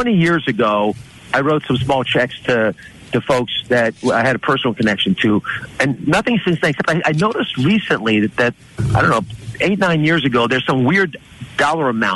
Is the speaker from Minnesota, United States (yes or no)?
no; Kennett Square, Pennsylvania, United States; But I grew up just outside of Kennett Square, the mushroom capital of the world.